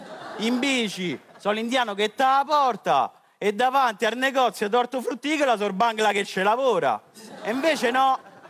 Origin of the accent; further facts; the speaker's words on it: Rome, Lazio, Italy; solo che sono romano e non mi hanno capito. Vabbè, si sente da dove vengo?